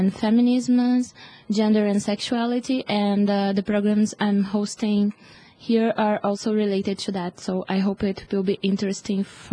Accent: Brazil; I'm from Brazil.

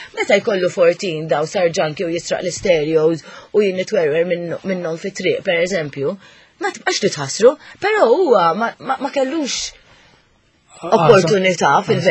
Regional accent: Southern Region, Malta; Jiena wkoll niġu minn naħat isfel ta' Malta, però din li ngħidu I'm proud

